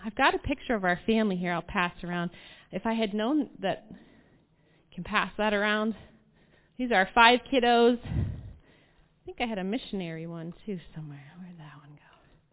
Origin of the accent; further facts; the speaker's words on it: Elkland, Pennsylvania, United States; I grew up in Elkland, Pennsylvania, which some of you should know where that is. It's not very far from here. Well, 40 minutes. And it's a small little town.